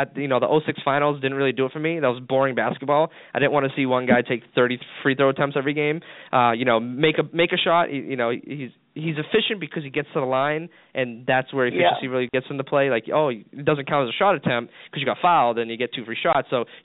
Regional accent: Massachusetts, United States; I'm from the birthplace of basketball. I grew up in Massachusetts, the birth of basketball.

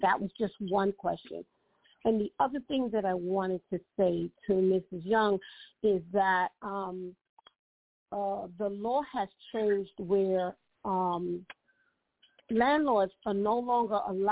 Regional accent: New York City, New York, United States; I'm a realtor from New York City.

